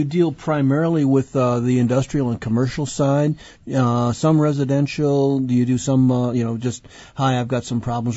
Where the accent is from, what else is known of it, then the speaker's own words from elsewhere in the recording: Wisconsin, United States; I grew up in the Fox Valley, I'm sure, you know, and in fact, I used to be in the trades way, way back with my dad in Menasha.